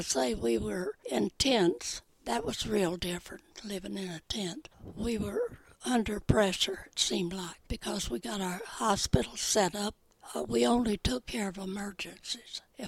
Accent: Deep South, United States; And, of course, I was from the Deep South.

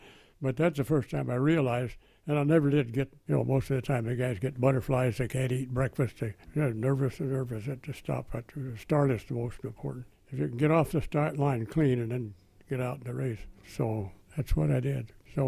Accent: Fresno, California, United States; where are you from? I was from Fresno. There's no water in Fresno.

